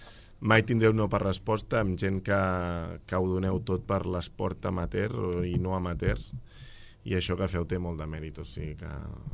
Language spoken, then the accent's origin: Catalan; Sant Just Desvern, Catalonia, Spain; also born or lived in Barcelona; Jo vaig començar jugant a Sant Just, que era el poble on vam anar a viure de petits amb els pares, perquè vaig néixer a Barcelona.